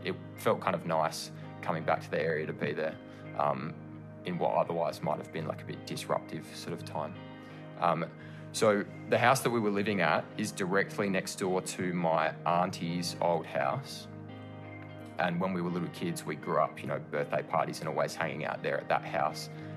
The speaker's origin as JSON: {"language": "English", "town": "Adelaide", "region": "South Australia", "country": "Australia", "said": "I'm from Adelaide, South Australia."}